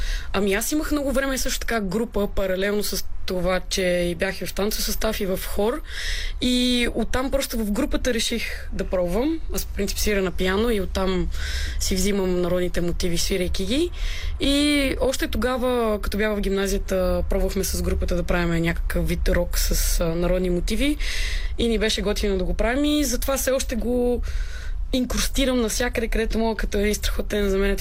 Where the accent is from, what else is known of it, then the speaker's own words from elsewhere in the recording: Montana, Montana Province, Bulgaria; Ами аз съм от Монтана между другото и там лютеница мисля, че има кимион.